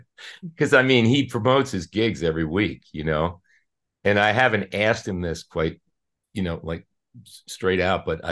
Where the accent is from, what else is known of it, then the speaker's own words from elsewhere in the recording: Baltimore, Maryland, United States; now in Pottstown, United States; we moved here because she was from Pottstown. I was from Baltimore. I was still working in New York.